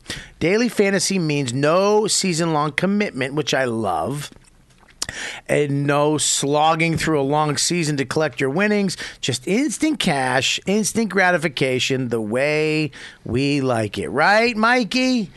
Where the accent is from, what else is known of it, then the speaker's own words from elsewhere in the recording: Denver, Colorado, United States; I'm from Denver.